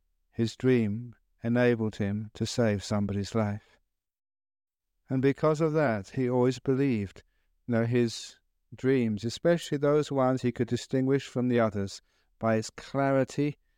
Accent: England, United Kingdom; also born or lived in Thailand; He was a monk from the United States. I was from England.

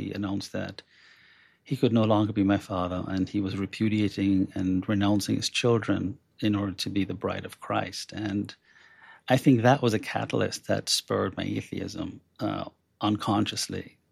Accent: Jamaica; moved away as an adult; now in United States; And Jamaica's a very small island. And I finished high school, worked as a journalist, investigative reporter for 2 years at the largest newspaper there.

